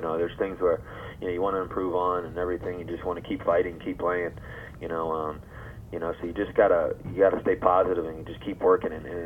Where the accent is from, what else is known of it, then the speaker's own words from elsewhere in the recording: East Coast, United States; Well, I'm from the East Coast and I played at NC State, so I know a lot about the Carolina Panthers and everything